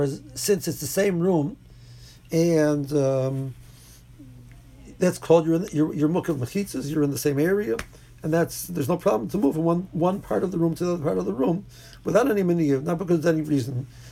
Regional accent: Silver Spring, Maryland, United States; so we're from Silver Spring, right?

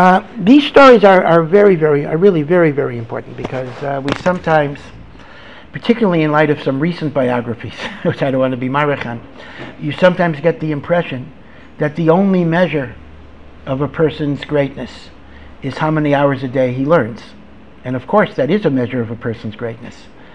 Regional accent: Hartford, Connecticut, United States; I grew up in Hartford, Connecticut, and Rav Moshe Feinstein used to come to Hartford every for 2 weeks in the summer.

